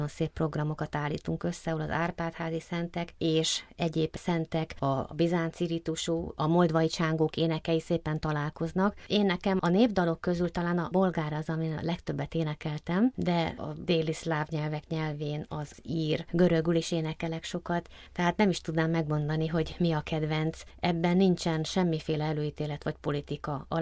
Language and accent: Hungarian; Hungary; én egyedüli magyarként viselhetem